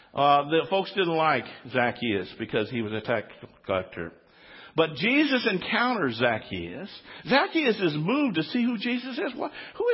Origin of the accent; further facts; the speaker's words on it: Biloxi, Mississippi, United States; born there; I didn't have any choice that I was born in Mississippi, in Biloxi, Mississippi.